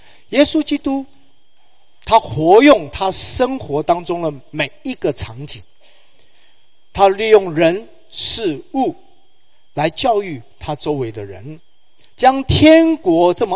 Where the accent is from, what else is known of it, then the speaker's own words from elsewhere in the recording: Taiwan; 我是从台湾来的，